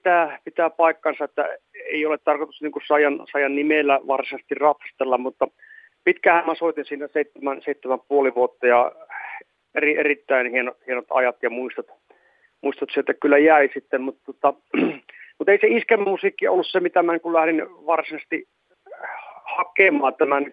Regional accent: Kuopio, North Savo, Finland; No joo, kyllä mä sen Kuopiosta olen lähtöisin

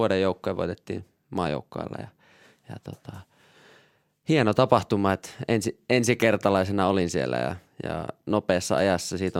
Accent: Storvreta, Uppsala County, Sweden; Joo, siellä itsekin pienenä monesti kävi Uppsalassa siellä Storvreta kotikonnoilla.

